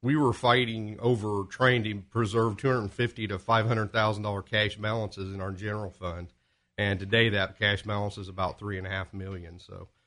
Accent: Clay City, United States; Well, I'm from Clay City, graduate of Clay City High School, proudly can say

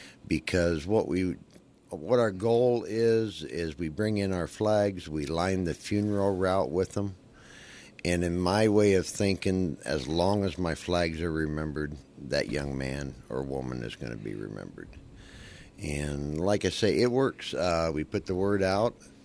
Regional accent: Little York, Illinois, United States; Little York, Illinois. It's about 98 miles northwest of Peoria.

